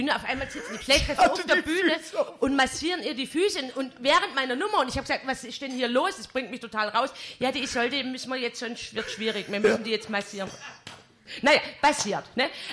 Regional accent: Pleidelsheim, Baden-Württemberg, Germany; wo ich komme ja aus Pleitelsheim, kleiner Ort in der Nähe von Ingersheim.

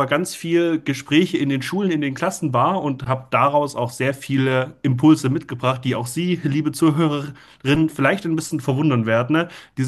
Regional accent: Baden-Württemberg, Germany; dass auch bei uns in Baden-Württemberg das Handyverbot ein ganz großes Thema war

